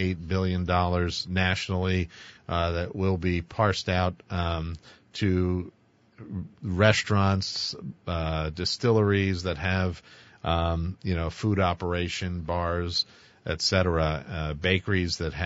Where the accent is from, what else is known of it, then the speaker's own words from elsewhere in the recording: Philadelphia, Pennsylvania, United States; Yeah, so, well, I grew up outside of Philly, so I grew up a Phillies fan.